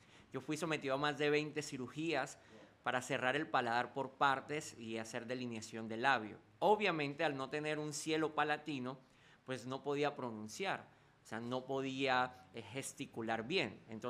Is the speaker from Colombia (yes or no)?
yes; Colombia; Qué bueno que estás visitando mi tierra, que te han tratado bien. Pues nosotros felices de que hayan venido aquí a bendecir a nuestro país.